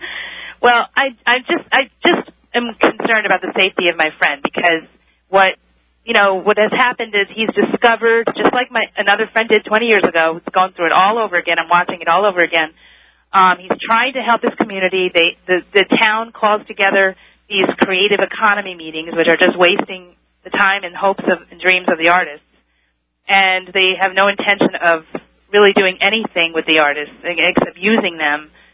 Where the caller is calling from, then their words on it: Connecticut, United States; I'm calling from the Constitution State.